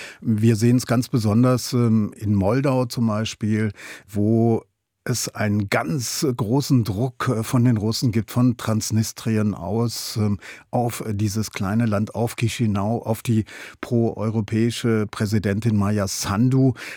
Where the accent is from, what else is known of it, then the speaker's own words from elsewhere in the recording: Rhine, Germany; Also du sagst schon richtig, ich bin am Rhein groß geworden mit dem Dieseltuckern der Frachtschiffe. Das habe ich wirklich noch im Ohr.